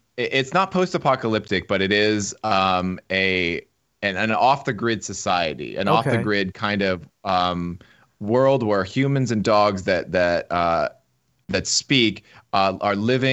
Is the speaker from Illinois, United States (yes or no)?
no; West Windsor, New Jersey, United States; I grew up in West Windsor, so in the shadow of Princeton University